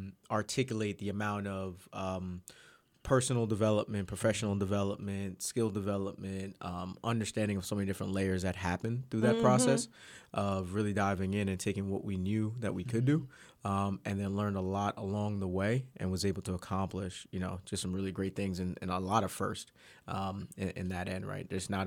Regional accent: East Coast, United States; growing up on the East Coast, especially, you know, New York and things of that sort, and New Jersey, you're just like, oh man, that's not coming this way, mm-hmm.

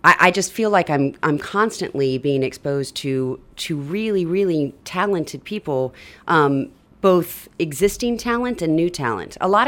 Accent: Knoxville, Tennessee, United States; now in Baton Rouge, United States; I'm from Knoxville, Tennessee, actually.

